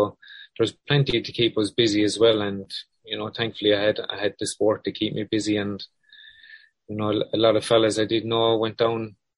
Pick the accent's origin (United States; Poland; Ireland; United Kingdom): Ireland; Moyross, Munster; I've had a great childhood growing up in Moy Ross, you know, and, you know, Moy Ross has definitely shaped me to the man I am today.